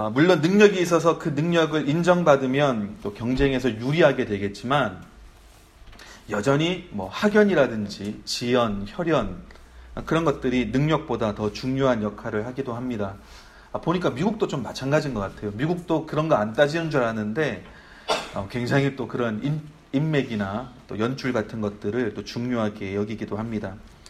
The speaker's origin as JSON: {"language": "Korean", "country": "South Korea", "tie": "born or raised there", "said": "한국에서 태어나고 또 살아가면서 가장 많이 듣게 되는 말 중에 하나가 줄을 잘 서야 된다라고 하는 그런 이제 말입니다."}